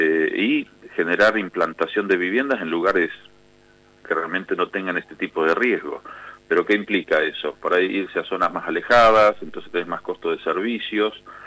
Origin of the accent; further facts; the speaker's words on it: Comodoro Rivadavia, Chubut, Argentina; Yo también de pequeño viví en Comodoro Rivadavia y mi recuerdo de las calles llenas de como de barro del chenque cuando llovía